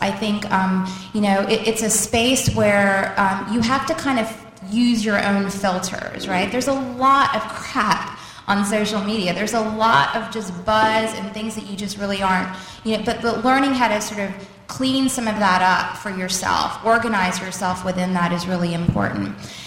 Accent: United States; one of the best and most significant things that we could do as Muslim American women

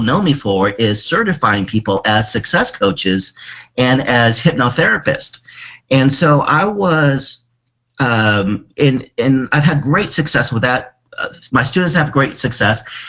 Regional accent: Philippines; You know, my father was in the Philippines. I'm Filipino.

